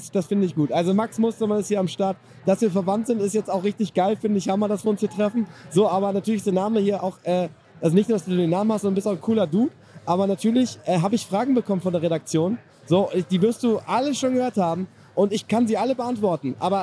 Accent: Quakenbrück, Lower Saxony, Germany; Wir kommen beide aus Quakenbrück, haben da irgendwie eine gute Zeit.

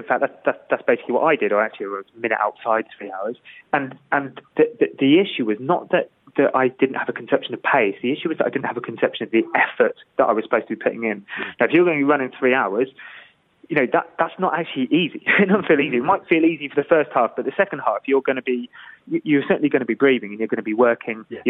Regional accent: United Kingdom; Because as a coach, as a British coach, you're going to kind of say patriotic kind of, you know, fervour behind your run.

